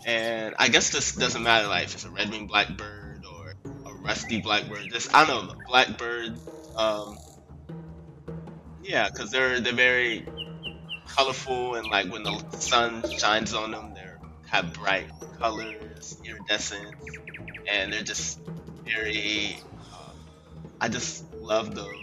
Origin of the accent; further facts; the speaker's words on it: Savannah, Georgia, United States; I grew up in Savannah, Georgia, pretty much a forest in our backyard. But the beach was like 30 minutes away.